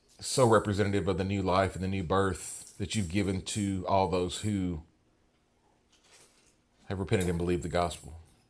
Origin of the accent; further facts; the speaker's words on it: Tennessee, United States; I'm from Hickman County.